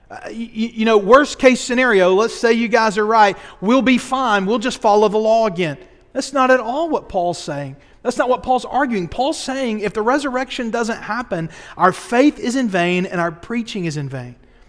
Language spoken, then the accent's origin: English; Boaz, Alabama, United States; I grew up in Boaz, Alabama, and want to believe in God